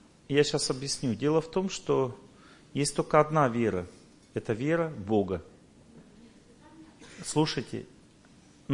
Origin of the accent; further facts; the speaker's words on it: Tolyatti, Samara Oblast, Russia; я вырос на Волге тоже, Тольятти. Волга объединяет нас.